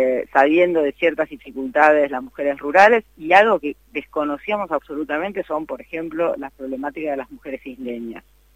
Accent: interior, Argentina; he trabajado mucho en el interior del interior del país, digamos, soy del interior del país, no soy de Buenos Aires.

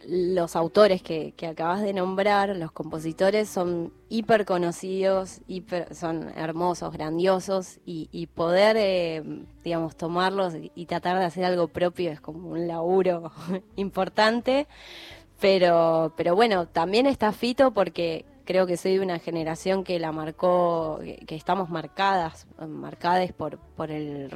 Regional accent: Buenos Aires, Argentina; born there; Yo nací en La Boca.

